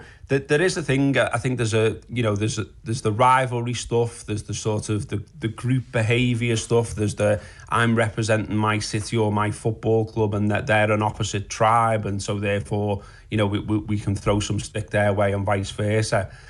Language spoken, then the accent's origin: English; Liverpool, North West England, United Kingdom; I grew up in Highton in Liverpool